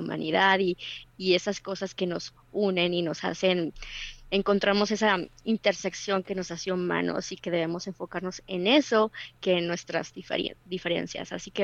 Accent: Mexico; yo soy latina, soy mexicana y pues también soy musulmana.

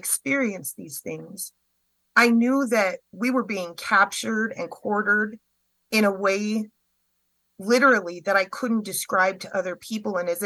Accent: Colorado, United States; Let me tell you, I am from Colorado. I am a native. I used to go to parties in Boulder in my teen and 20 years. I went to CU Denver.

